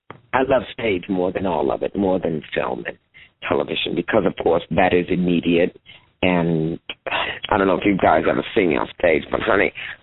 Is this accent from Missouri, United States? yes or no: yes; St. Louis, Missouri, United States; I was so clear on who she was, because I'm from St. Louis, you know.